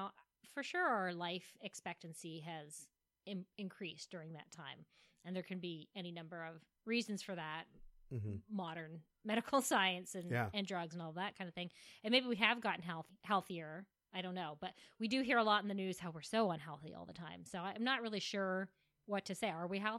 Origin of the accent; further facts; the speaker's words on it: California, United States; now in Los Angeles, United States; But I came from Northern California before this, and there was a lot of that there.